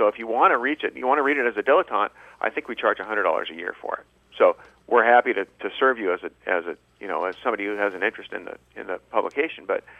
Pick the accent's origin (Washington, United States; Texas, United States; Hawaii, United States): Washington, United States; Seattle; Well, I grew up in a suburb of Seattle. I'm a fourth-generation Seattleite.